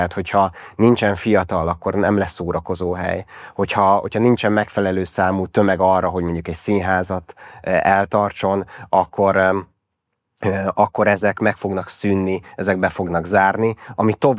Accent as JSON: {"language": "Hungarian", "town": "Szeged", "region": "Csongrád-Csanád", "country": "Hungary", "tie": "born or raised there", "said": "ugye én Szegeden nőttem fel, ott jártam gimnáziumba és egyetemre is"}